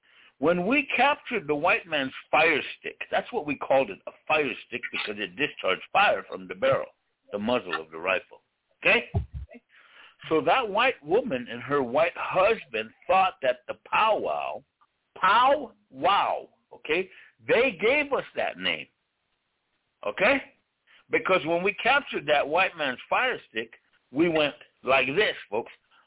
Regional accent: United States; English is a second language; And if you notice at times … breaks it, because I am broken English. I'd rather speak my language. That's my possession of who I am as a free and independent person and an individual and a Lakota, a man.

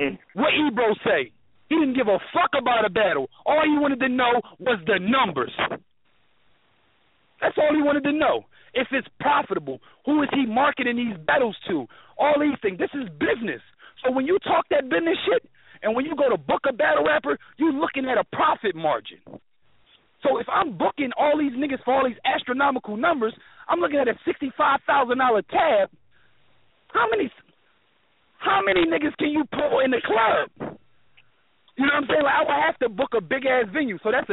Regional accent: Philadelphia, Pennsylvania, United States; I'm from Philly. If you're not bar heavy, I don't fuck with you.

